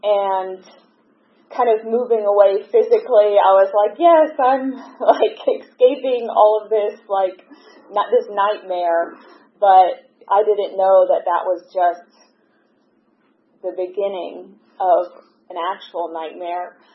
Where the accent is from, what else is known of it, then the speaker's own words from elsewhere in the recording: Los Angeles, California, United States; born there; I was born in Los Angeles, California, and I have two siblings, an older sister and a younger brother